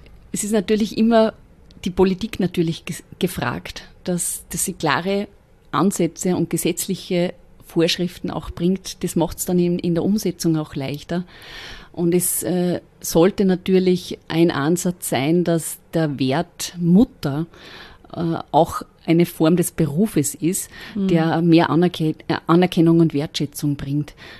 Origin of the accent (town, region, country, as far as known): Austria